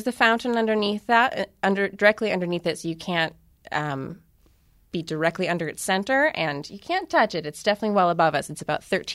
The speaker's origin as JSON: {"language": "English", "town": "Milwaukee", "region": "Wisconsin", "country": "United States", "tie": "born or raised there", "lives_now": "New York, United States", "said": "I grew up in Milwaukee, but now I live in New York, actually"}